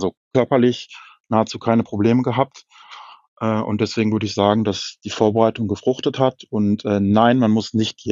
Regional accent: Hanover, Lower Saxony, Germany; Bei uns in Hannover ist ja der Harz nicht ganz so weit weg

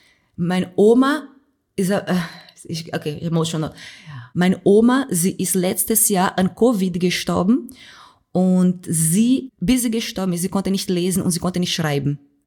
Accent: Brazil; German is a second language; now in Germany; Weil für mich, so wie ich groß geworden bin in Brasilien, das Leben war so schwer

